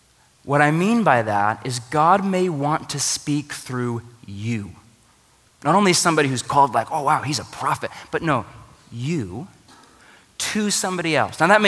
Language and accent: English; Portland, Oregon, United States; I'm from Portland, okay?